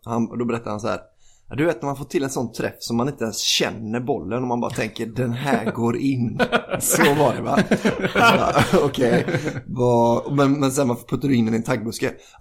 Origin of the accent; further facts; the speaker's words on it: Lund, Skåne, Sweden; Jag är från Lund.